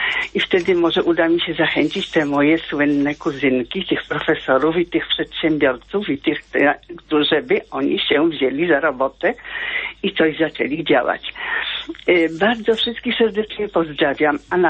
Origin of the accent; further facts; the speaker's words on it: Łódź Voivodeship, Poland; ja wychowałam się właśnie w pobliżu Bronowa, tam gdzie ona zamieszkała, kiedy wyszła za mąż.